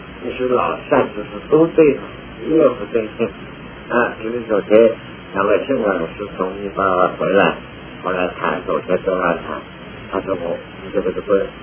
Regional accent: China; 因为我是中国人

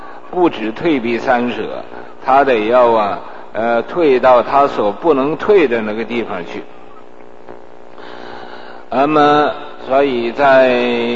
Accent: China; 那么最后那个南无印陀拉耶，这一句就是我们中国人所说的玉皇大帝。

